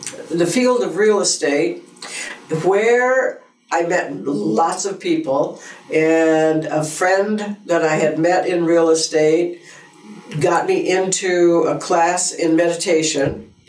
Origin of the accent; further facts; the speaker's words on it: Syracuse, New York, United States; moved away as an adult; Prior to that, when I came to California, I came from Syracuse, New York, and I worked for Carrier Corporation.